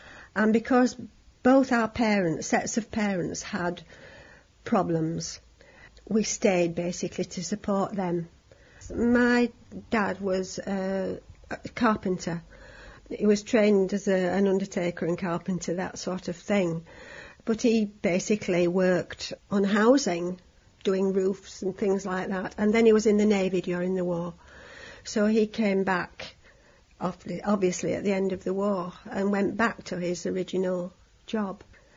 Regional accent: Little Preston, Yorkshire and the Humber, United Kingdom; I'm 68 years old. I was born in Little Preston, so I've lived in this area all my life.

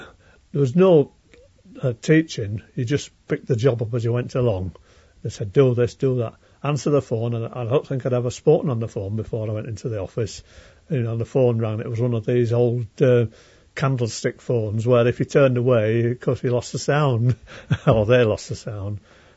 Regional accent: Leeds, Yorkshire and the Humber, United Kingdom; I was born in March 1933 in Leeds at St James's Hospital. And I grew up in Leeds, spent all my life in Leeds until I started work.

